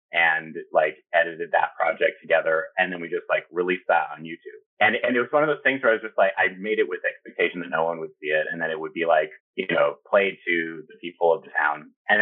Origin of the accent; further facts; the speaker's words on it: Kent, Washington, United States; Typically, I have worked with a theater company that's outside of Seattle in my hometown of Kent.